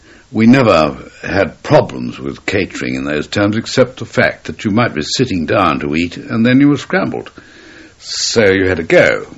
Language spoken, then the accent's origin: English; England, United Kingdom; And I said, "Yeah, I'm English."